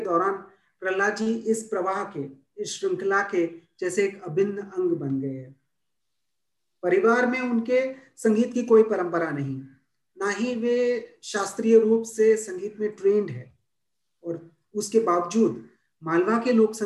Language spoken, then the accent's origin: Hindi; Mumbai, Maharashtra, India; मैं मुंबई से हूं